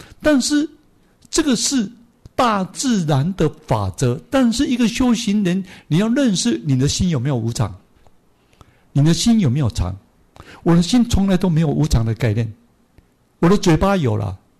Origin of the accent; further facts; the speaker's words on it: China; 那我们中国人就给我们一个观念嘛，就好像我们没有断种嘛，对不对？